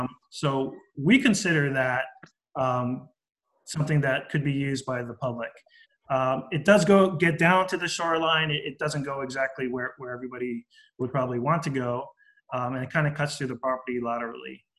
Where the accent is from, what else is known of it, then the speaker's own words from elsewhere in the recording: Kaʻu, Hawaii, United States; I'm from Kaʻu, so I'm not happy with that. I want to protect the trails in Kaʻu. That's where my family is from, and that's where we have those connections.